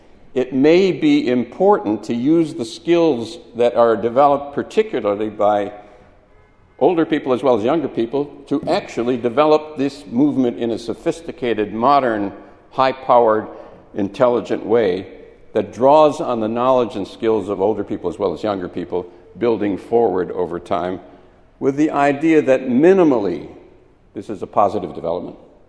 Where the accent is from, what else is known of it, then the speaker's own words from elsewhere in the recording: Wisconsin, United States; I'm from Wisconsin. I was living in Wisconsin in the 1950s.